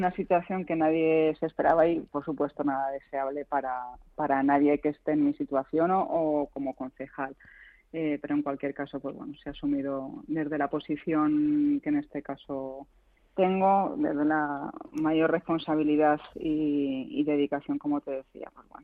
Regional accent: San Lorenzo de El Escorial, Community of Madrid, Spain; Sí, yo nací en San Lorenzo y he vivido siempre aquí.

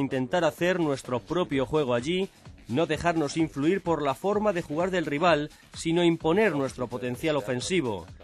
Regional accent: Germany; para mí como alemán sería algo muy bonito

